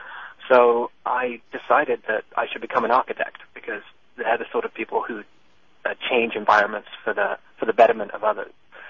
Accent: London, United Kingdom; I grew up in South London, and it was a pretty tough neighborhood.

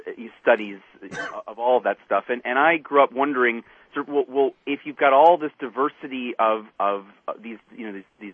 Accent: New York City, New York, United States; I grew up in New York City in an extremely diverse neighborhood religiously.

